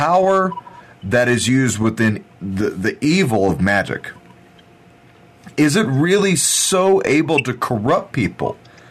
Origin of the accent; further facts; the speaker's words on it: United States; To me, as an American, and I'll sound a little patriotic when I say this, to me as an American